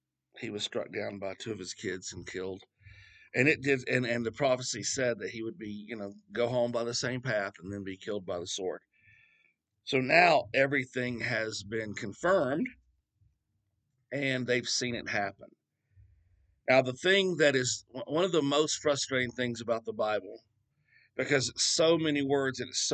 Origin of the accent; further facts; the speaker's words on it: the South, United States; I'm from the South too, which is a 14th problem.